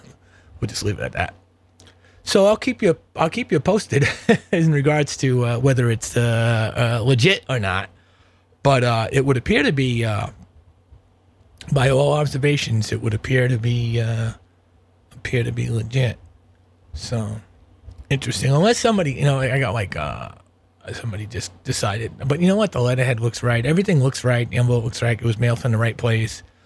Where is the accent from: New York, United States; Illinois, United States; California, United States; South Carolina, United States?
New York, United States; because I'm like a New Yorker, you know